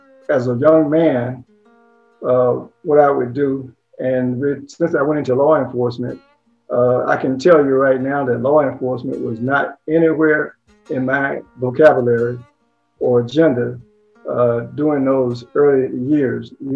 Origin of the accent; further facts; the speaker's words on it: Alabama, United States; Alabama being right next door to Mississippi, and growing up in the Jim Crow law area, one of my mother's harshest fears were nightmares